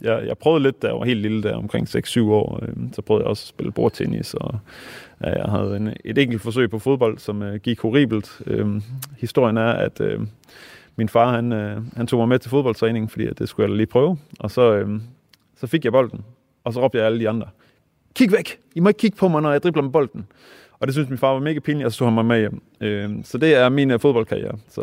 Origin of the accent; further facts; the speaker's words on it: Lystrup, Central Denmark Region, Denmark; spillede ude i Lystrup, hvor jeg voksede op, til jeg var ja, 12-13 år